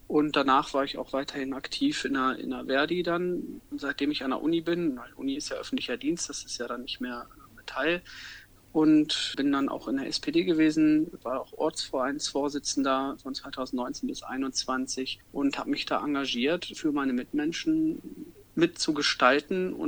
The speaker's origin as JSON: {"language": "German", "town": "Moringen", "region": "Lower Saxony", "country": "Germany", "tie": "born or raised there", "also_born_or_lived": "Northeim", "said": "bin geboren in Nordheim 1987, bin in Moring zur Schule gegangen, aufgewachsen, habe meine Ausbildung zum Zahntechniker dort gemacht"}